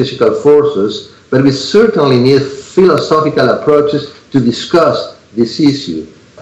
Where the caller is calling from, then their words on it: Spain; Yeah, I'm talking from Spain.